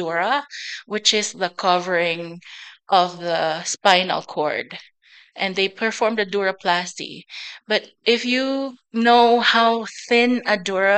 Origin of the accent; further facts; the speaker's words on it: Philippines; I'm Filipino